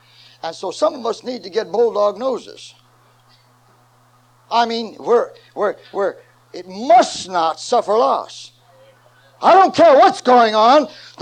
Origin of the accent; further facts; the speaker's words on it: Ohio, United States; moved away as an adult; now in New York City, United States; And I left my hometown in Ohio. I went to New York City to start.